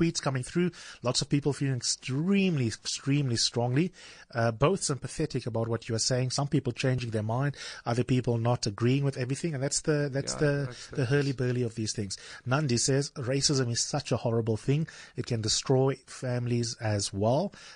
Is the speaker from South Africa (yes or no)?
yes; South Africa; my intuitions as a South African, not just as a black South African, but as a South African full stop